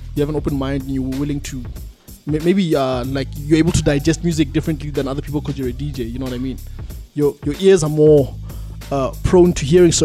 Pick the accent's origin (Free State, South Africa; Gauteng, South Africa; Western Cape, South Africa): Free State, South Africa; like Afrikaans, we grew up in the Free State.